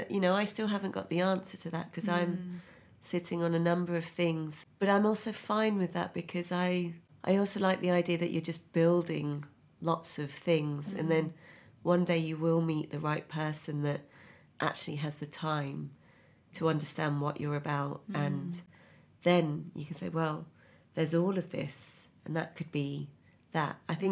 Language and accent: English; United Kingdom; issues of being a brown woman, I'd say, and also being British